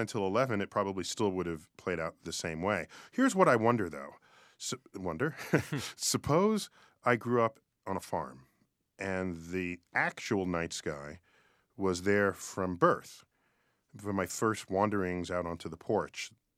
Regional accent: Bronx, New York, United States; born there

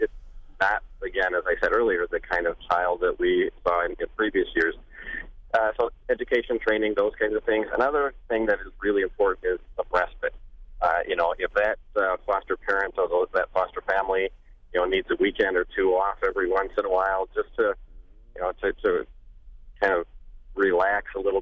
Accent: Wisconsin, United States; You know, I'm from La Crosse County, which has really a good history of innovation and trying new ideas.

